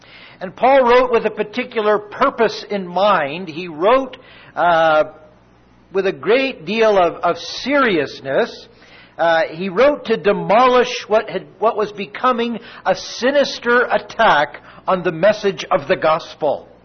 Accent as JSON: {"language": "English", "country": "Canada", "said": "Now, you know that I come from Canada, probably."}